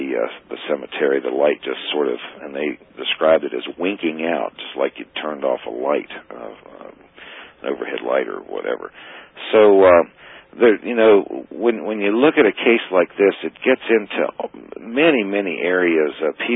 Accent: Appalachia, United States; Dr. Mack also takes on issues that are near and dear to me as an Appalachian.

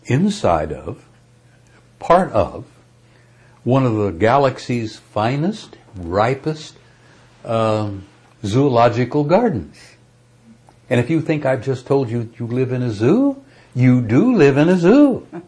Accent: United States; This is a little bit of interest to me as an American.

